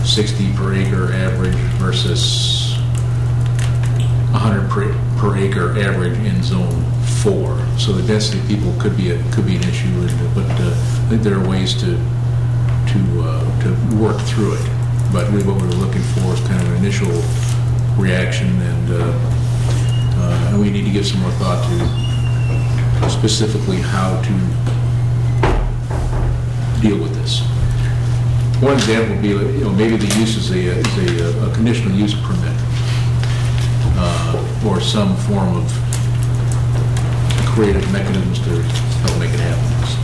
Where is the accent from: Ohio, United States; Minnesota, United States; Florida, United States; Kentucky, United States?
Minnesota, United States; I grew up in Minnesota, so I have broom ball and hockey in my blood, and I always want to drive a Zamboni too.